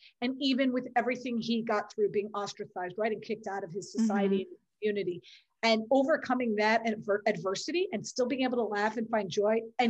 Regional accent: New York, United States; I'm a New Yorker, I'm a city, I'm not the most spiritual person

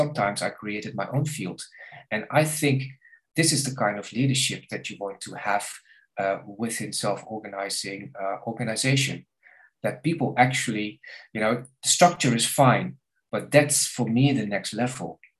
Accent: Netherlands; Like I'm from Holland, and we're very proud to have the first multinational in the world.

